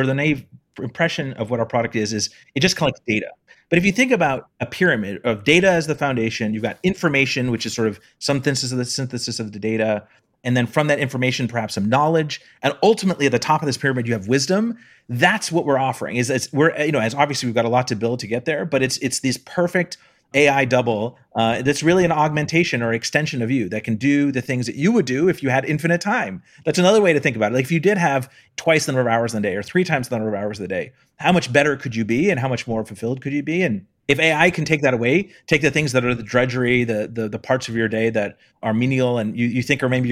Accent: Palo Alto, California, United States; Yeah, I'm from Palo Alto. So I grew up in the Bay Area and was surrounded by tech.

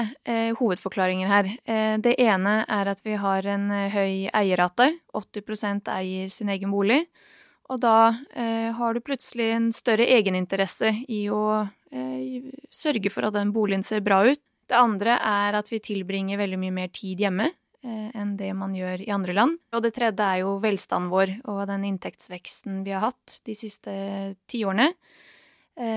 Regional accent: Bosnia & Herzegovina; Norwegian is a second language; now in Norway; Jeg kommer fra Bosnia.

